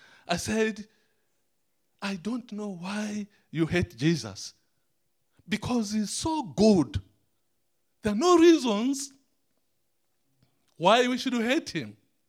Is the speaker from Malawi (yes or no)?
yes; Malawi; Now, I said we are coming from Malawi.